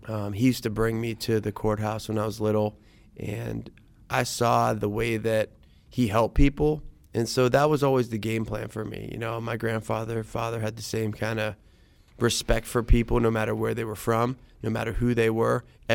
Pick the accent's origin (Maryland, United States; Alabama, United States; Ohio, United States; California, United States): Ohio, United States; that isn't the way that I saw it growing up in the Mahoning Valley, because the year that I was born, all the steel mills closed.